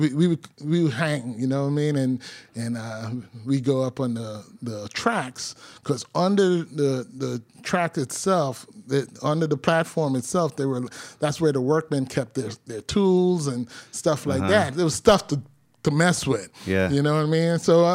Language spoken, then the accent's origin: English; New York, United States; also born or lived in Brooklyn; I'm from New York. Okay. Right? I grew up in Queens and Brooklyn